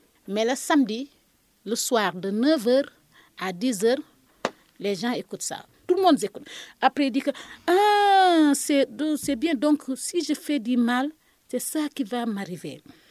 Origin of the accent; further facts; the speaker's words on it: Saint-Louis, Senegal; born there; Je suis née ici à Saint-Louis du Sénégal en 1973.